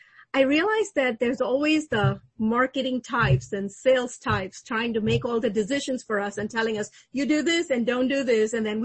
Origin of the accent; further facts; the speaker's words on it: Chennai, Tamil Nadu, India; born there; I was born in India in a southern coastal city, Chennai, which is a big crowded city with all the population things that you see in your videos of India if you've never been there before, a very densely populated urban city.